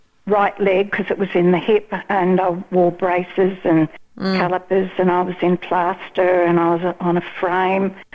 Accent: Parkes, New South Wales, Australia; And so I was brought from Parkes down to Sydney to the Royal Alexandra Hospital for Children.

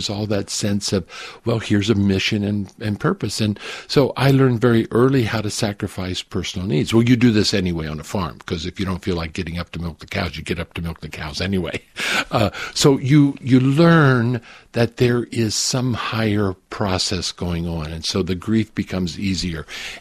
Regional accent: Wapakoneta, Ohio, United States; In a small little city called Wapakoneta, an old Indian village.

